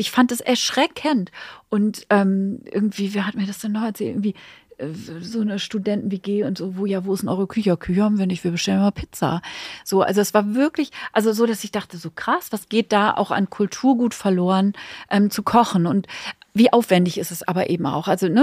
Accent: Hamburg, Germany; also ich komme ja aus Hamburg, da so im Lapskaus gab es dann immer fermentierte rote Beete dazu und so

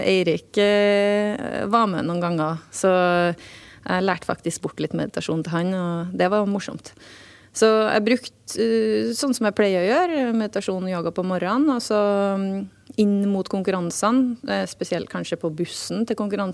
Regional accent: Trondheim, Trøndelag, Norway; som jeg ikke kunne ha lært hvis jeg hadde vært hjemme I Trondheim.

